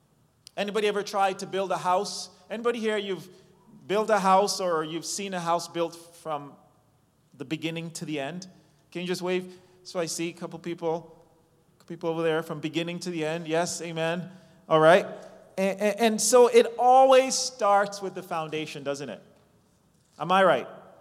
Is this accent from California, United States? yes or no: no; New York City, New York, United States; born there; Toronto, of course. I was born in New York City, actually. So I like going to New York to visit now and then